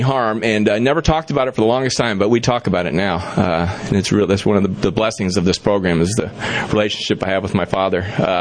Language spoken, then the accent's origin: English; Hawaii, United States; born or raised there; also born or lived in Chicago